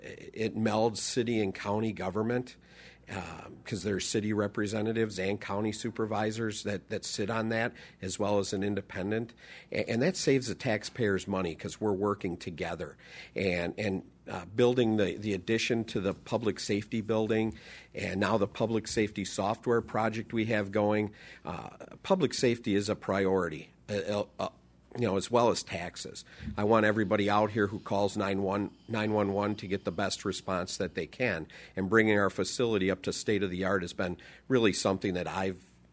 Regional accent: Kenosha, Wisconsin, United States; I'm born and raised in Kenosha, and I'm really proud of Kenosha.

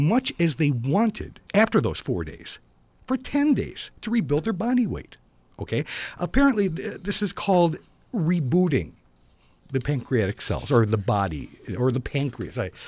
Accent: California, United States; I grew up in Southern California back before people ruined it.

